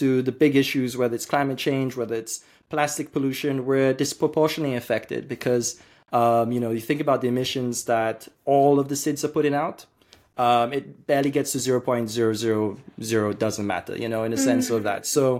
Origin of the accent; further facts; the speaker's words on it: Seychelles; I'm from Seychelles, a small African island state in the Western Indian Ocean right next to Madagascar.